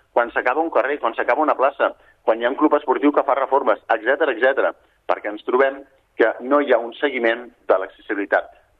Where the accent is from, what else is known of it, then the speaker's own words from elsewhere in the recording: Sabadell, Catalonia, Spain; now in Viladecavalls, Spain; jo visc a Viladecavalls i em va donar molt d'orgull anar a Sabadell perquè jo soc de Sabadell de tota la vida.